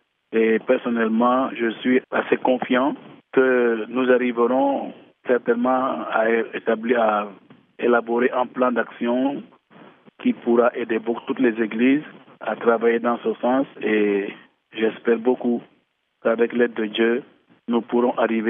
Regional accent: Senegal; par exemple, chez nous, au Sénégal

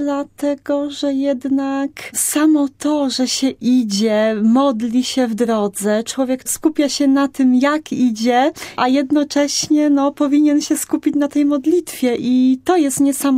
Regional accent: Częstochowa, Silesian Voivodeship, Poland; dlatego że pochodzę z Częstochowy.

